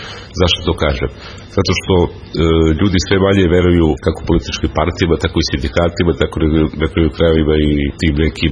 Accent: Serbia; kako mi kao Srbi imamo neke stereotipe

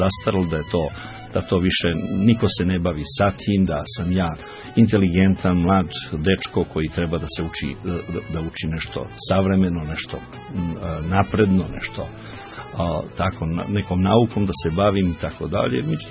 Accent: Kragujevac, Šumadija, Serbia; i ja sam Kragujevčanin i ja

